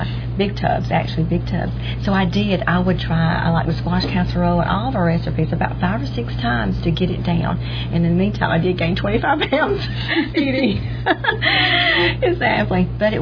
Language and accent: English; Southern United States, United States; be just proud that I'm a Southerner.